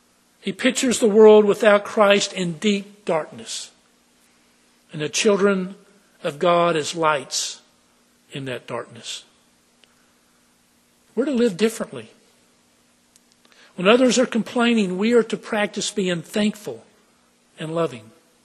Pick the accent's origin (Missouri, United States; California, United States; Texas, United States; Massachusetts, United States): Texas, United States; Lubbock; I remember this as a teenager growing up in Lubbock, Texas.